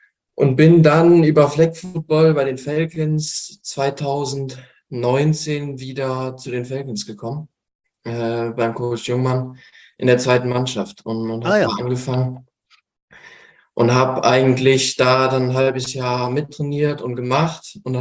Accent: Cologne, North Rhine-Westphalia, Germany; Nee, ich komme aus Köln.

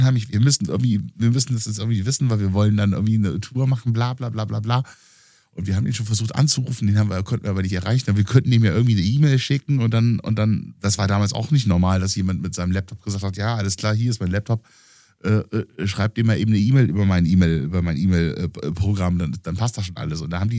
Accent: Aachen, North Rhine-Westphalia, Germany; ich komme aus Aachen

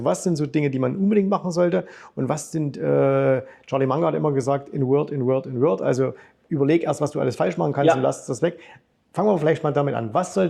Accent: Saxony, Germany; aus Sachsen

